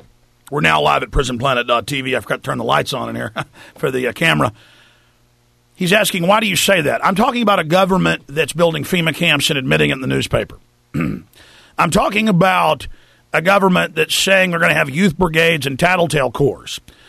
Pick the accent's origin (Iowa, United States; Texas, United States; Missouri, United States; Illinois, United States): Texas, United States; Rockwall; I grew up in Rockwall, Texas, where the police and the sheriff's department delivered the cocaine, the heroin, the marijuana.